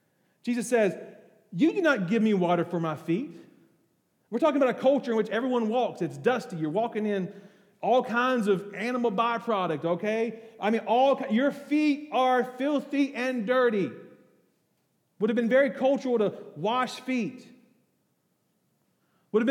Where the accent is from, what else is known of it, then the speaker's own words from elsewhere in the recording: United States; well, I grew up in America and we're all Christian, aren't we?